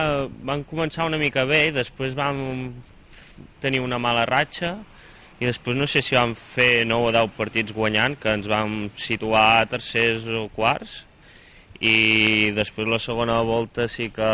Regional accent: Torroella de Montgrí, Catalonia, Spain; vas allà a competir, tots som de Torroella

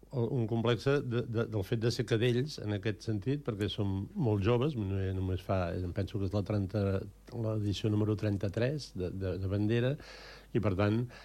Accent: Verges, Catalonia, Spain; nosaltres som els de Verges, nosaltres fem això, ho feien els nostres avis, ho feien els nostres rebesavis, ho feien els nostres recatabesavis, i ho seguim fent per aquest sentiment d'identitat

